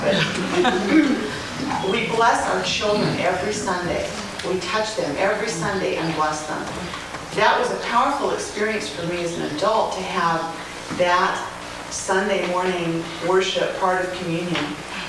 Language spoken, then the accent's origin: English; Vancouver, Washington, United States; I'm from Vancouver, Washington, part of the community of lay ministers in the Southwest Washington Synod.